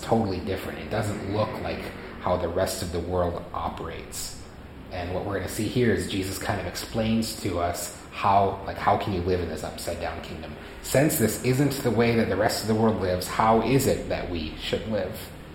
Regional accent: United States; now in Philippines; Interesting being an American here in the Philippines

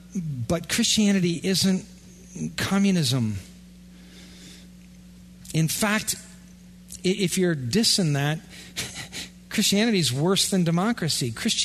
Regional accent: Iowa, United States; I'm from Iowa, remember?

